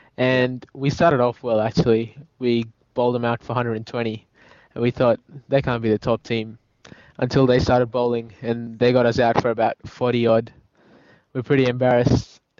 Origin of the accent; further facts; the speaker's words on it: Australia; from Australia.